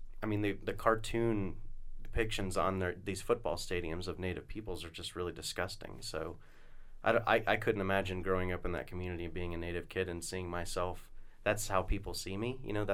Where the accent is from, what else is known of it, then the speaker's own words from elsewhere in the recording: Oklahoma, United States; No, and you know, I'm from Oklahoma, and there are towns, you know, 45-minute drive from my home where the high school mascot is the Savages.